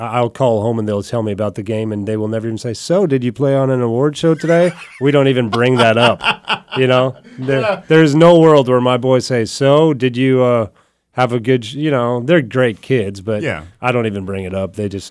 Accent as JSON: {"language": "English", "country": "Canada", "tie": "born or raised there", "said": "when I tell people I'm going to Canada, like my hometown of Canada, then you should say, oh, wow, because that means I'm flying to Edmonton."}